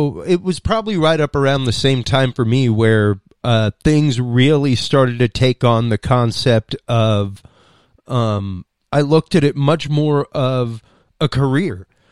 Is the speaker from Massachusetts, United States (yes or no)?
no; Texas, United States; which doesn't come often in Texas, being a Texan myself.